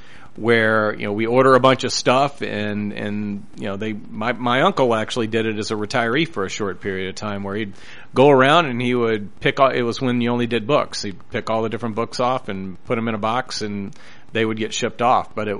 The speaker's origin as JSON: {"language": "English", "town": "Memphis", "region": "Tennessee", "country": "United States", "tie": "born or raised there", "said": "I grew up in Memphis and went to what was Memphis State at the time."}